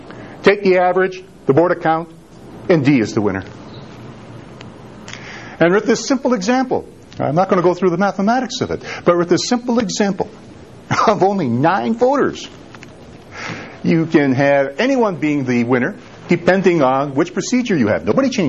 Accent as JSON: {"language": "English", "town": "Chicago", "region": "Illinois", "country": "United States", "said": "thought I came from a tough town. I came from Chicago, you know, and you know Chicago. You've heard of Chicago."}